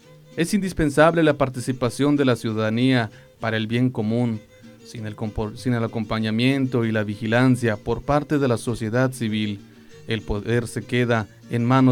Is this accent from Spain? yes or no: no; Mexico; Compartimos como mexicanos